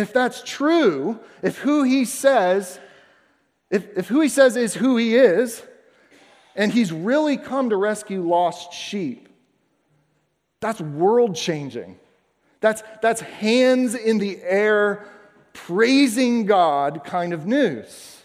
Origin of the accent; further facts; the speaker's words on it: Florida, United States; the biggest joke was that I always wore flip-flops because I'm from Florida.